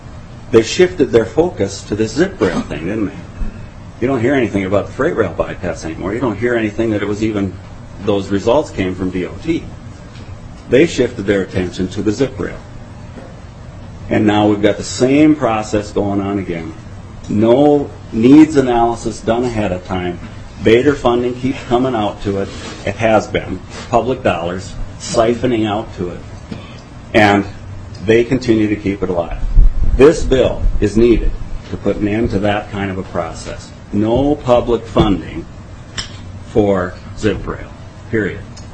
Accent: Minnesota, United States; I'm from Olmsted County.

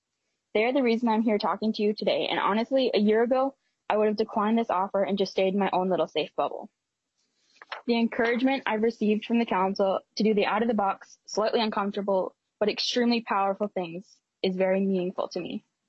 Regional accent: Bemidji, Minnesota, United States; I'm a junior from Bemidji, Minnesota.

